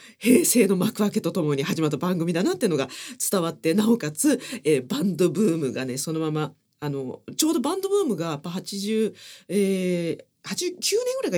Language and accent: Japanese; Kansai, Japan; 実は私たち関西人はイカ天見れなかったんです。